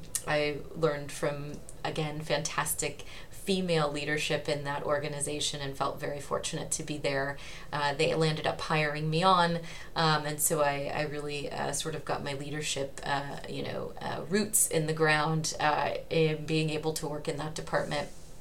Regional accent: Midwest, United States; I'm originally from the Midwest of the United States

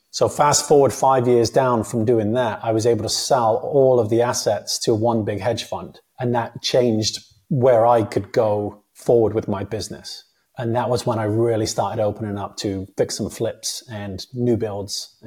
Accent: England, United Kingdom; I grew up in England, single mom, 3 boys on welfare.

